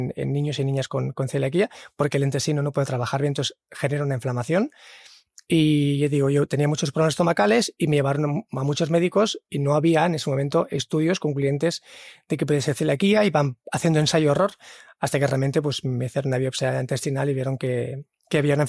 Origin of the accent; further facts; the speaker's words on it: Sitges, Catalonia, Spain; born there; volví otra vez a Sitges, en mi pueblo natal, a Barcelona